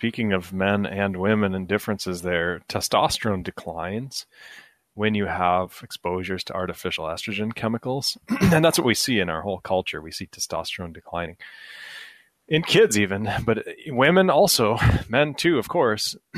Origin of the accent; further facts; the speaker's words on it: Minnesota, United States; Like if you have a goalie playing hockey, because I'm from Minnesota